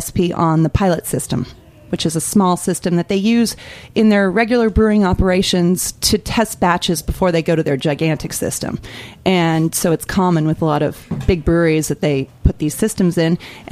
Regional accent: Chico, California, United States; The group I was there with actually happened to be mostly Chico natives. That's my hometown, too.

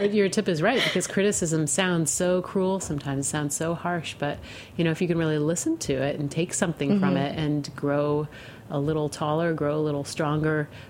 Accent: New York, United States; I grew up in Western New York State between Rochester and Buffalo, and then I went to school in Massachusetts at the University of Massachusetts in Amherst.

